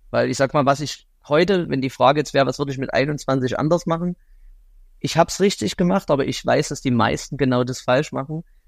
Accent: Bad Schandau, Saxony, Germany; born there; Und ich komme selber gebürtig aus Bad Schandau, wenn dir das was sagt. Das ist ja von Pirna in die sächsische Schweiz dann sozusagen.

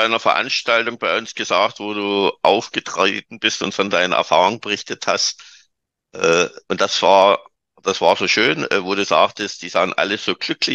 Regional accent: Germany; da können wir als Deutsche noch einiges vom Ausland lernen

